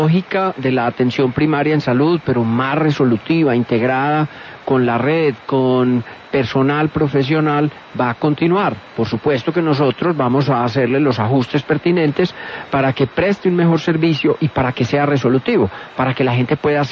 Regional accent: Medellín, Antioquia, Colombia; accent: paisa; Paisa de pura cepa.

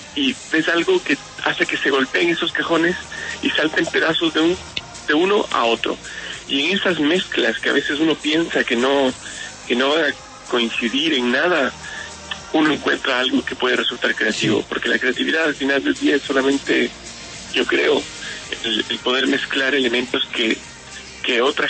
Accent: Ecuador; moved away as an adult; mi madre es ecuatoriana, yo nací en Ecuador y viví 25 años de mi vida en Ecuador. Soy muy, muy ecuatoriano y muy, muy chileno.

